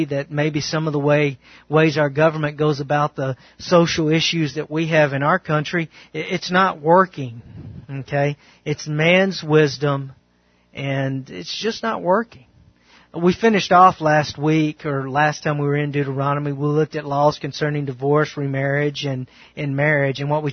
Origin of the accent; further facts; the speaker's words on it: the South, United States; I grew up in the South, okay, and my family are Southerners.